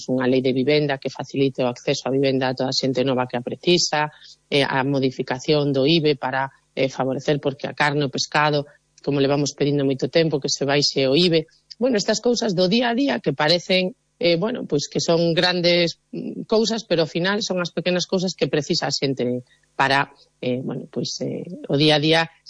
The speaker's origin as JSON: {"language": "Galician", "region": "Galicia", "country": "Spain", "said": "Dicir que con moito orgullo que somos galegos"}